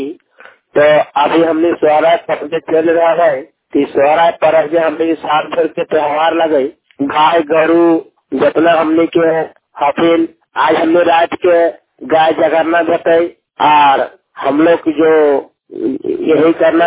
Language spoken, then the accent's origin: Hindi; Dhanbad, Jharkhand, India; धनबाद मोहल media के प्रतिनिधि प्रत्याशी धनबाद से मैं झारखंड का रहने वाला हूँ।